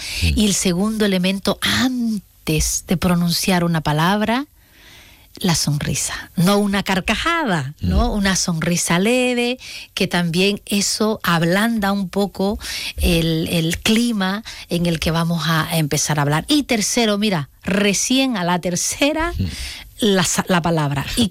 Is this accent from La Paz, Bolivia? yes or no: no; Santa Cruz de la Sierra, Santa Cruz, Bolivia; now in Jerez, Spain; el 24 de septiembre, Leo, es el día de mi ciudad de origen, de Santa Cruz de la Sierra.